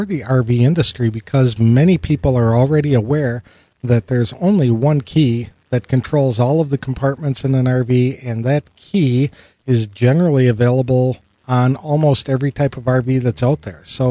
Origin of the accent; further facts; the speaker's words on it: Wisconsin, United States; It is my pleasure today to go all the way up to my home state of Wisconsin to talk to somebody from Bolt.